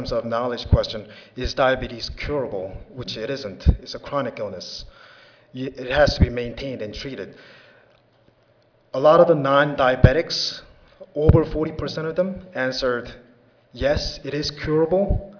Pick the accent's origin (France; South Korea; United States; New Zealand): United States; New York City, New York; I'm from New York City, and there are about 8 million residents in New York City